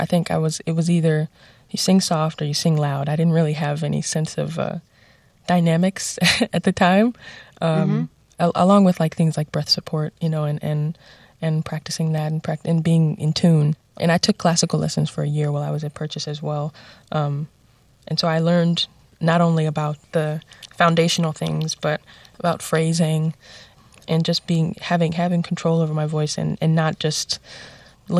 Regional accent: Bronx, New York, United States; even though I'm from the Bronx, I've made it out.

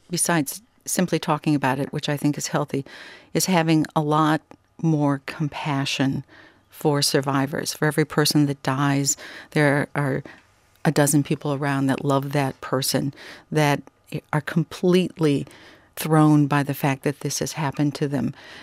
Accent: Minnesota, United States; I grew up in Minnesota, and there's always this apocryphal story about people being lost in a snowstorm.

